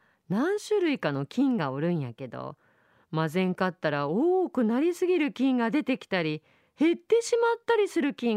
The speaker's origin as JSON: {"language": "Japanese", "town": "Kokura", "region": "Fukuoka", "country": "Japan", "tie": "born or raised there", "said": "ぬか炊きとかは我がふるさとの小倉の郷土料理やしね。"}